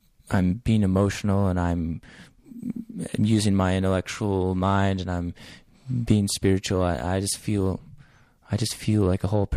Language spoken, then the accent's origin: English; Iowa, United States; born there; Well, you know, I was born in Northeast Iowa. And my on a dairy goat farm